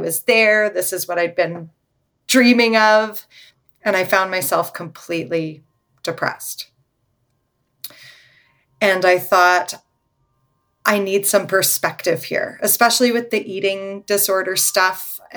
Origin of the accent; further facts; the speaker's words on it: Toronto, Ontario, Canada; I grew up in Toronto, in Canada, and I was born in the 80s. So. I'm a very reformed Jew.